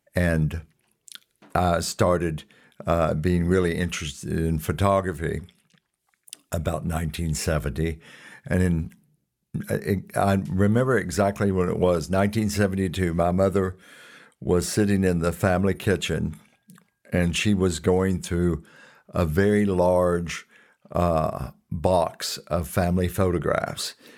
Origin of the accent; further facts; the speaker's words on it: Winchester, Kentucky, United States; I was born in Clark County in Winchester, Kentucky in 1950. Went to the local Catholic school there, St. Agatha Academy.